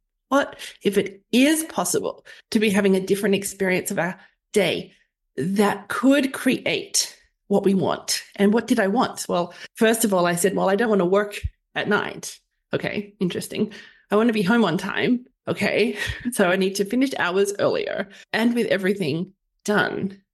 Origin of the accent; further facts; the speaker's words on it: Australia; So I'm from Australia